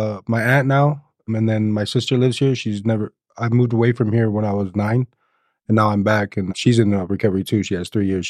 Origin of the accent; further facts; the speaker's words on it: Phoenix, Arizona, United States; I'm from Phoenix, Arizona, and the crowd I was hanging out with them, I just can never get clean.